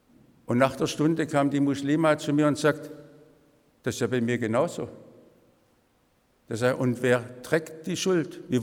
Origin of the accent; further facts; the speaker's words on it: Germany; ich bin doch Deutscher mit der notvollen Geschichte